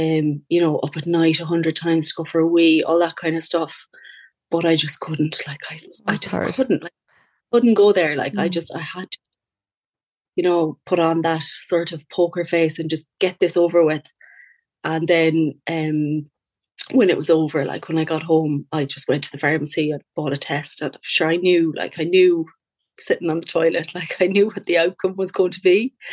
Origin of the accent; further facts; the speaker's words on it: Castlebar, Connacht, Ireland; I'm from Castlebar, County Mayo.